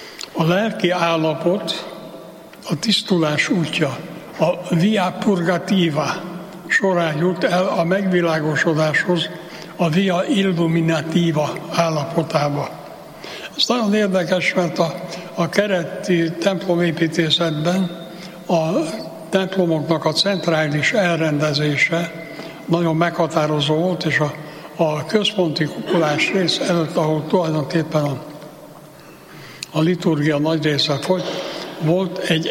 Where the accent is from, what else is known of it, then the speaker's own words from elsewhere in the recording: Pécs, Baranya, Hungary; born there; Hadd említsem meg a saját szülővárosomnak, Pécsnek a székesegyházát